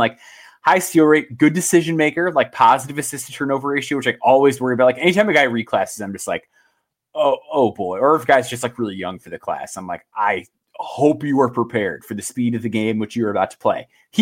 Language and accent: English; Illinois, United States; growing up in Chicagoland, the Bulls signed him